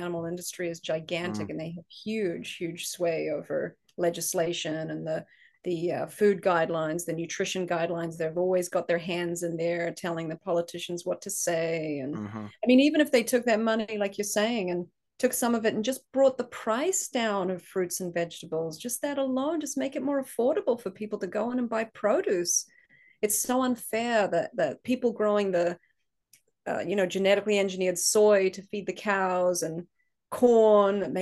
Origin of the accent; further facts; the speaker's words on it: New Zealand; and I grew up in New Zealand